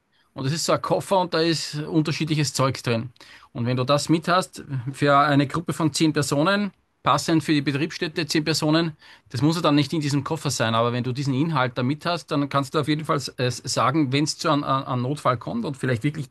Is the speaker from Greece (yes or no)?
no; Austria; Also bei uns in Österreich heißt das halt betriebliche Erste-Helfer.